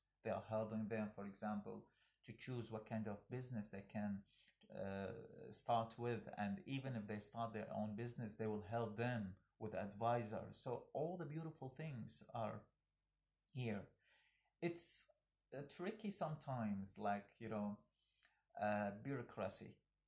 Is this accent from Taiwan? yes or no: no; Iraq; English is a second language; I come from Iraq, where is not trust there, not trustworthy life.